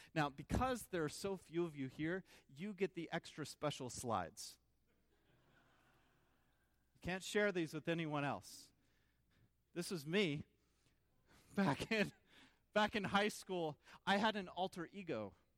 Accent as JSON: {"language": "English", "region": "Oklahoma", "country": "United States", "tie": "born or raised there", "said": "I grew up in the Bible Belt, like in Oklahoma, right? Revival sermons were pretty standard."}